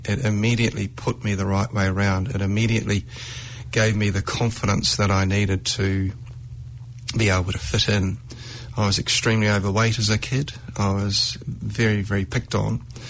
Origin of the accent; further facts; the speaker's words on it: Blenheim, Marlborough, New Zealand; born there; I was born in Blenheim, a small South Island town in New Zealand, and was born to quite religious parents